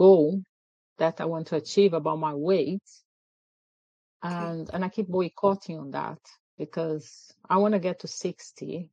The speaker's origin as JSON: {"language": "English", "country": "Brazil", "tie": "born or raised there", "second_language": "English", "lives_now": "United Kingdom", "said": "No, I didn't grow up here. I grew up in Brazil, where I'm from."}